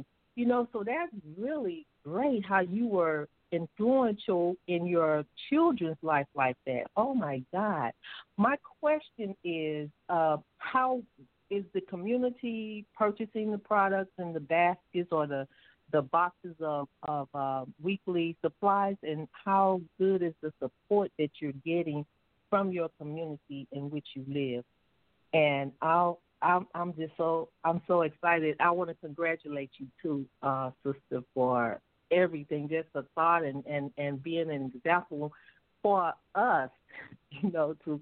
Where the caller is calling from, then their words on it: St. Louis, Missouri, United States; Assalamu alaikum. … I'm calling from St. Louis, Missouri.